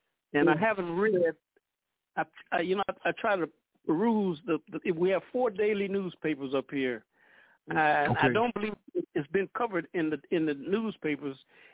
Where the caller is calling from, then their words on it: Toronto, Ontario, Canada; I'm calling from Toronto.